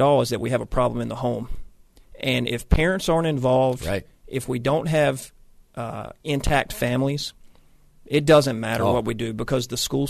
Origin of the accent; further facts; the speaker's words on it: North Carolina, United States; I was telling you during the break, you know, I grew up in Wake County schools.